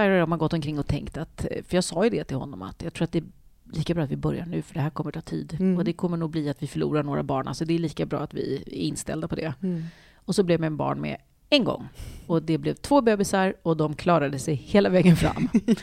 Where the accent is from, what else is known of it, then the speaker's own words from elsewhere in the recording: Vånga, Östergötland, Sweden; also born or lived in Öxnered; jag föddes i ett kollektiv som låg mitt ute på vischan i en liten byhåla som heter Vånga, som låg mellan Norrköping och Linköping. Och där växte jag upp med en massa människor.